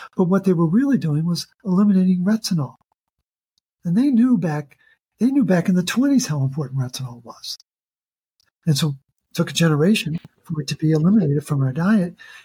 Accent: Baltimore, Maryland, United States; I grew up in Baltimore

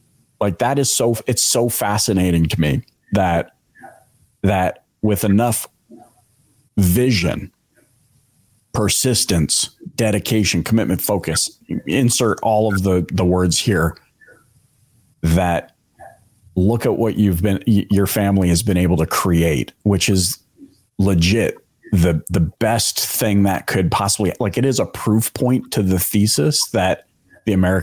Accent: Canada; also born or lived in Philippines; I am so grateful that I grew up in Canada, but that I also got to live in the Philippines.

